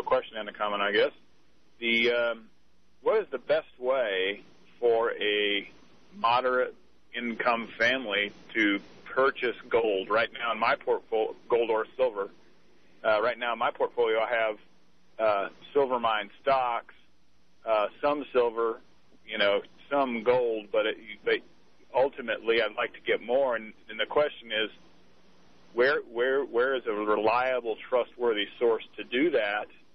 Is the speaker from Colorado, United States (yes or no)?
yes; Meade, Colorado, United States; Meade, Colorado.